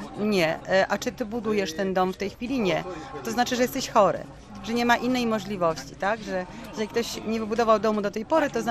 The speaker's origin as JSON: {"language": "Polish", "town": "Podwierzyca", "region": "Pomeranian Voivodeship", "country": "Poland", "first_language": "Kashubian", "said": "W domu, w rodzinie naszej najbliższej z braćmi właśnie mówimy po kaszubsku. Jesteśmy z takiej małej wsi, z Podwierzycy, gdzie właściwie wszyscy mówią po kaszubsku. Jest to rdzenna ludność kaszubska, która tam mieszkała od zawsze."}